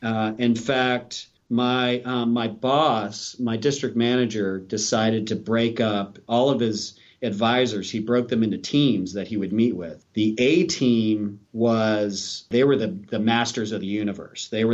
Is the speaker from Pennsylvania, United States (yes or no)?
yes; Philadelphia, Pennsylvania, United States; which was at the time we were living in Maryland and I'm from Philadelphia.